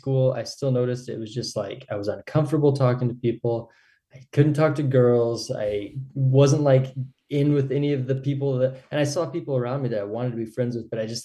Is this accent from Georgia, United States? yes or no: no; Mesa, Arizona, United States; also born or lived in Dallas, United States; So I grew up in Mesa. I was born in Dallas, Texas, but we just lived there for a few years. Pretty much from the time I was four, we were in the same house.